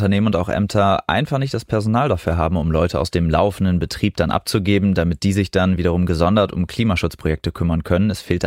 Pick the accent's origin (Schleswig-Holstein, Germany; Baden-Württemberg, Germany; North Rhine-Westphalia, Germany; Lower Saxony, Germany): Lower Saxony, Germany; Osnabrück; in meiner Heimatstadt Osnabrück